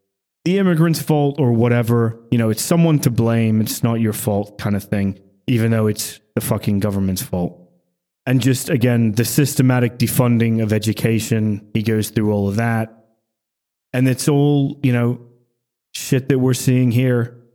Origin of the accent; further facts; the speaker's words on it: Sunderland, North East England, United Kingdom; I'm from Sunderland, and Sunderland's an extremely working class, relatively poor part of England. But our neighbor is Newcastle